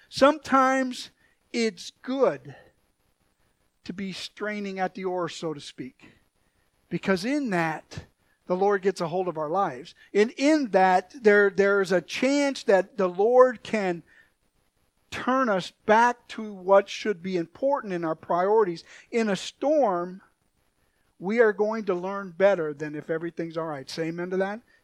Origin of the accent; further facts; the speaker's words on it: Milwaukee, Wisconsin, United States; You know, I born and raised in Milwaukee. I did some charter fishing in Lake Michigan.